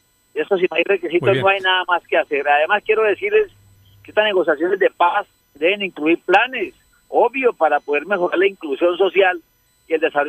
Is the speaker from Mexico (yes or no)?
no; Pacific coast, Colombia; Recuerde que yo soy costeño del Pacífico y también fui a dictar muchas clases en la costa Caribe